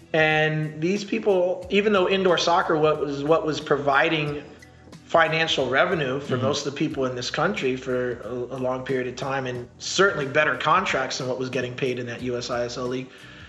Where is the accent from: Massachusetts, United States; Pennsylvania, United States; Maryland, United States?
Maryland, United States; I grew up in Maryland, so I'm always aware of the indoor teams.